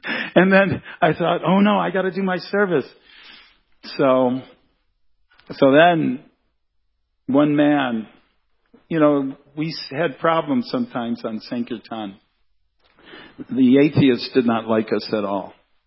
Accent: India; I said, I'm from India. What do you mean? This is how we drive there.

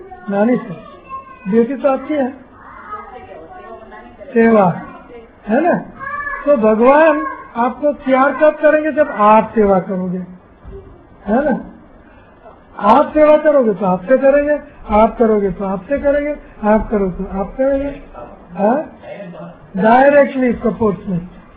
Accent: Gujarat, India; गांवड़िया भाषा में बोल रहा हूँ, मैं देहाती हूँ, मैं गाँव से हूँ, गुजरात के छोटे से, हाँ, गांवड़ी भाषा, बड़ौदा की भाषा, आपके गुरु महाराज के गांव की, मैं बड़ौदा का हूँ, तो बड़ौदा की भाषा में, बड़ौदा शहर है लेकिन मैं गांव का हूँ, तो गांव की भाषा हूँ।

